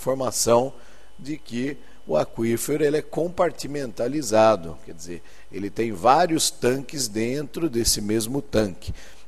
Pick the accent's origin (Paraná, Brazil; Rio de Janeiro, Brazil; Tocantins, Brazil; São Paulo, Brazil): São Paulo, Brazil; Jaú; lá na minha cidade natal, em Jaú, interior do estado de São Paulo